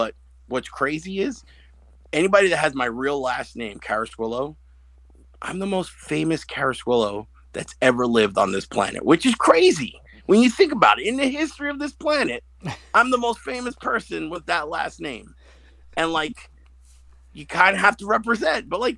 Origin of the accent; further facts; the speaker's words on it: Brooklyn, New York, United States; because I grew up in Bay Ridge. And I remember seeing, because we're Bay Ridge right next to Bensonhurst